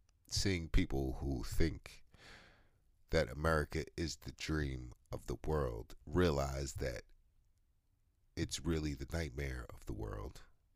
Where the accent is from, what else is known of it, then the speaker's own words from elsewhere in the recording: United States; And I'm American. Like listen, both of my parents are American. So I'm American, but I'm enjoying it.